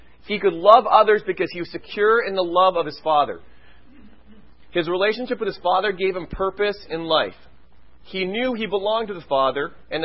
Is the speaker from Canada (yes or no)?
yes; Vancouver, British Columbia, Canada; I know many people when I grew up in Vancouver that money was a way to meet that objective.